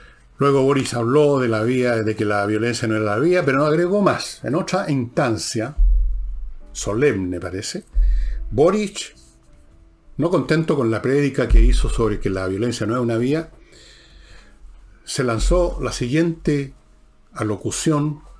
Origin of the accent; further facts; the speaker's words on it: Chile; Aquí los cansados somos los chilenos